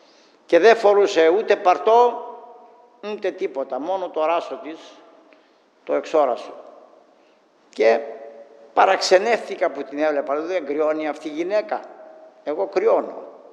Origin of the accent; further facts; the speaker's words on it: Chios, North Aegean, Greece; μιας και είμαι χιώτης